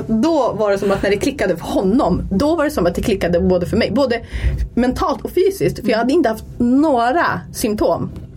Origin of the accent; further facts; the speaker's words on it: Vilhelmina, Västerbotten County, Sweden; now in Umeå, Sweden; Och sen 2012, då flyttade jag till Umeå. För vi är från Vilhelmina egentligen, båda två. Och 2011, det är typ bra att man kan ha årtal. 2011 flyttade jag till Umeå för att börja plugga.